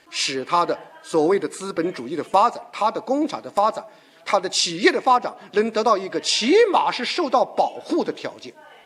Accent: China; 我们中国人能人太多，可是我们所有的能人都逃不过这个共产党的政治权力的控制。

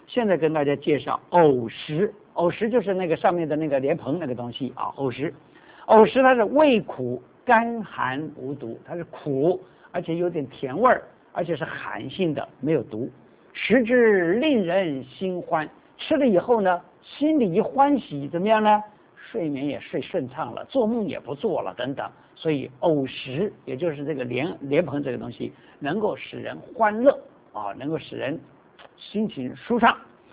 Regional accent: China; 我们中国人对于脾胃这个东西呢

